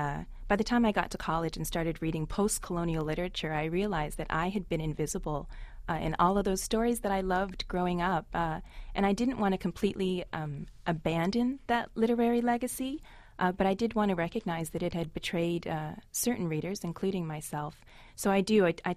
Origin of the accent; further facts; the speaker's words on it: Canada; when I was a child, I grew up in Canada. I'm an immigrant.